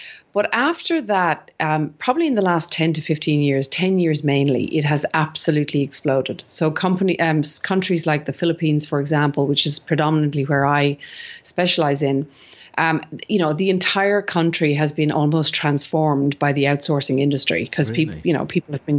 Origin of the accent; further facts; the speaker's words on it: Ireland; now in Sydney, Australia; Northern Hemisphere people, because I'm actually originally Irish, if any of the listeners didn't pick up my accent.